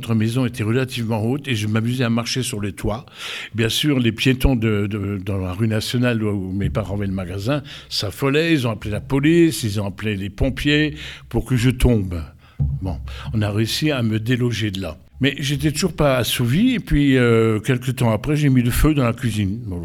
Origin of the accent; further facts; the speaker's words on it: Forbach, Grand Est, France; born there; je suis né dans la cité minière par excellence, dans le bassin Vouillé-Lorrain. Je suis né à Forbach. À Forbach, on dit à Foibach. Non, mais à Forbach, voilà. Mais il y a fort longtemps, hein.